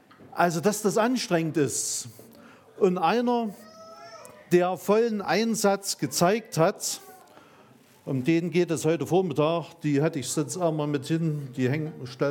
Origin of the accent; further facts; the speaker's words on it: Saxony, Germany; Also, ich komme ja aus dem Erzgebirge.